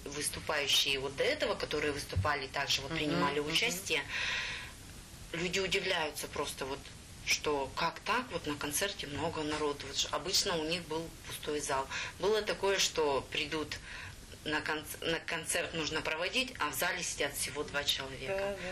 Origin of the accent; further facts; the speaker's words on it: Ushakovo, Russia; Да, я сама из Ушакова